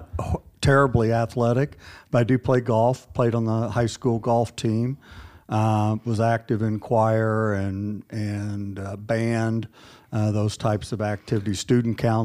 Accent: Brownstown, Indiana, United States; I grew up in a small town called Brownstown.

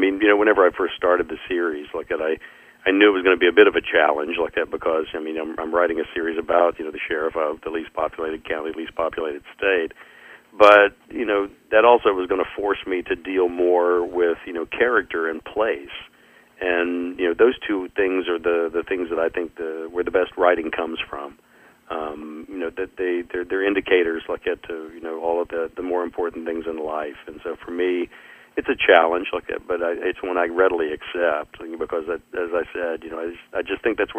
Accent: United States; born there; "Where were you born?" And I always say, "Well, I was born in America."

